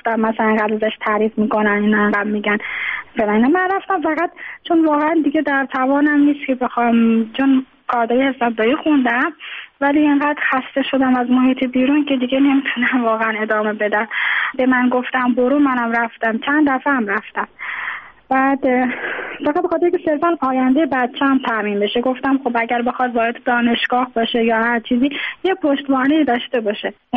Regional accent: Tehran, Tehran Province, Iran; born there; now in Mashhad, Iran; من خودم متولد تهرانم، اینجا به دلایل ازدواج کردم اومدم اینجا، الان موندگار شدم دیگه، توان بازگشت نداشتم.

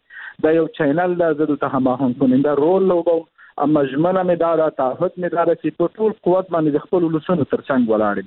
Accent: Afghanistan; زه شخصا د بامیان یم، یعنې بامیان کې مې تولد شوی ده، د هجوز کې مې ژوند کړی ده، کورنۍ مې هلته وه.

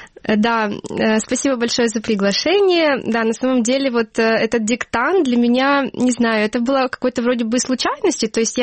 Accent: Luhansk Oblast, Ukraine; Опять же, я из Луганской области, это сейчас оккупированная территория

